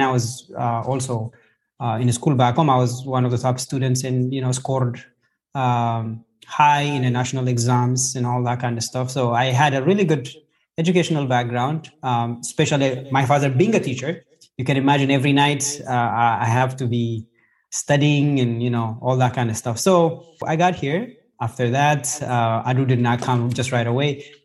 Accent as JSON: {"language": "English", "town": "Nekemte", "region": "Oromia", "country": "Ethiopia", "tie": "born or raised there", "lives_now": "United States", "said": "I was born in East Africa, Ethiopia, west side. It's called Oromia region in Nekam City. It's a very rural area."}